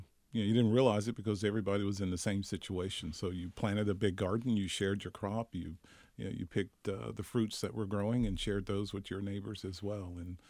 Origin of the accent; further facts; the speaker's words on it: Swannanoa, North Carolina, United States; Growing up in Swannanoa was a wonderful thing. I realized that the people there in the community really looked after each other.